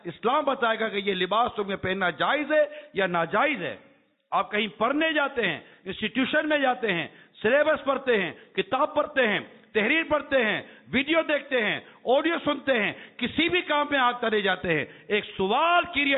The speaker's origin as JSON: {"language": "Urdu", "country": "Pakistan", "tie": "born there", "said": "اب میرا ملک ہے، میرا پاکستان ہے، میں اس ملک میں پیدا ہوا ہوں، مائی by birth Pakistani, I am very much Pakistani, آئی لو پاکستان، میرا ملک ہے، میں اس ملک میں ہوں، میں ملک کا باشندہ ہوں"}